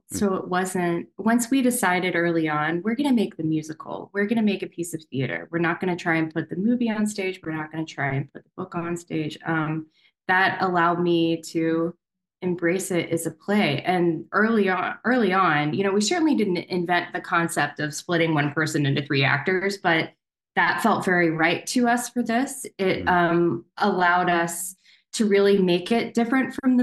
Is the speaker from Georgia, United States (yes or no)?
no; North Carolina, United States; the original book that the movie's based on takes place in North Carolina, my hometown.